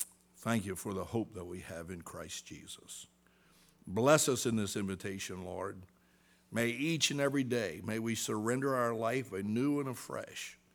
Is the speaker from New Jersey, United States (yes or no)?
yes; Salem, New Jersey, United States; the church I grew up in Salem, New Jersey, Baptist Church, they didn't tell me how to be saved, but they taught me the Bible stories when I was a kid.